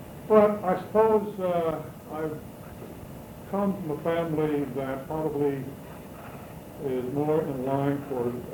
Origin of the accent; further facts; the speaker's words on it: Tucson, Arizona, United States; also born or lived in Michigan / Germany; I was born in Michigan, raised in Tucson, lived in Tucson for about 19 years, went to school there, Tucson High School, and the University of Arizona in Tucson.